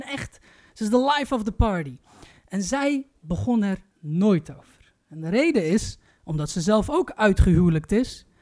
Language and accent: Dutch; Turkey; De eerste is, ik ben Turks. En wij Turken hebben de ultieme blind date uitgevonden